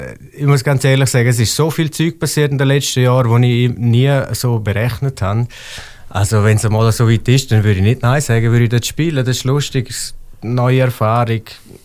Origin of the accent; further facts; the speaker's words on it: Switzerland; first language Swiss German; nicht einen bestimmten Grund, dass ich jetzt Schweizerdeutsch verachten oder so. Ich meine, das ist meine Muttersprache.